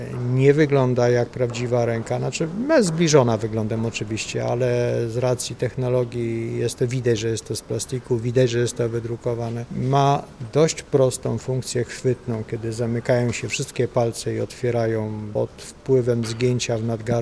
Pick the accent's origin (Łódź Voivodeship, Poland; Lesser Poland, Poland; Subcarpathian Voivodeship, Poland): Lesser Poland, Poland; Kraków; ja po prostu jestem z Krakowa.